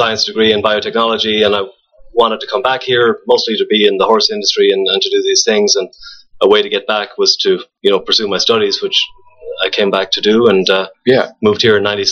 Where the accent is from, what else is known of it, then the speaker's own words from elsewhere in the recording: Galway, Connacht, Ireland; born there; I was born in Galway, which is a town on the west coast. It's just straight west from Dublin. It's about the fourth biggest city in Ireland, about 80,000 people.